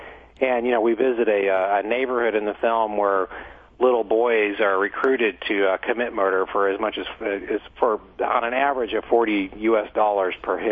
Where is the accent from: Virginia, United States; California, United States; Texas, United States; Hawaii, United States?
Texas, United States; Austin; a brand new company called TUG out of Austin, Texas, my hometown